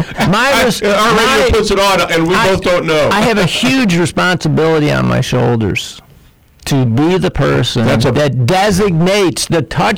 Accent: Vernon Center, New York, United States; I grew up in the Mohawk River Valley, Mohawk River Valley, upstate New York, very rural area, small town of a few hundred people, Vernon Center.

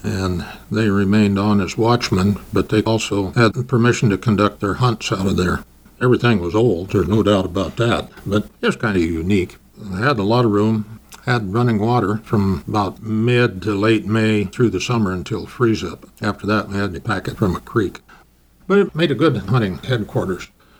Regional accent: Oregon, United States; I was born in Oregon, west side of the Cascades, about 35 miles east of Salem. Raised on a little stump ranch up there.

